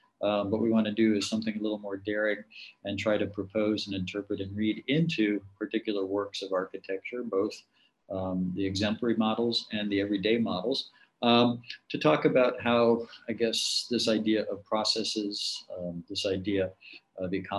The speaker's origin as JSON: {"language": "English", "town": "Chicago", "region": "Illinois", "country": "United States", "tie": "born or raised there", "said": "imaginative recreation of history of my hometown and the laboratory that I'm quite fascinated with, the city of Chicago in the United States"}